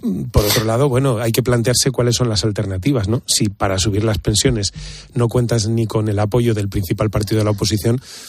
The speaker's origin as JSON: {"language": "Spanish", "town": "Valladolid", "region": "Castile and León", "country": "Spain", "said": "Yo me considero una persona más seria, quizá a lo mejor porque soy vallisoletano, soy sobrio"}